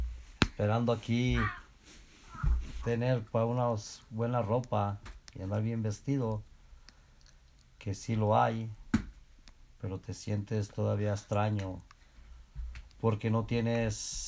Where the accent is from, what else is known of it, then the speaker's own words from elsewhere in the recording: Teocaltiche, Jalisco, Mexico; moved away as an adult; now in Milwaukee, United States; Yo vine de México. Ahorita tengo la edad de 47 años. Vine hace como 20 años de México.